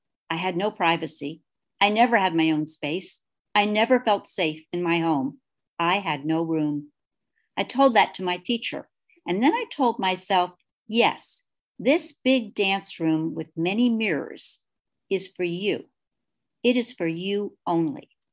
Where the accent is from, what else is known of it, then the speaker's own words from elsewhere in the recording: Poland; I grew up in Poland, and during my childhood, I had to share a room, which functioned as a kitchen, dining room, bedroom for my parents, and my bedroom with my parents.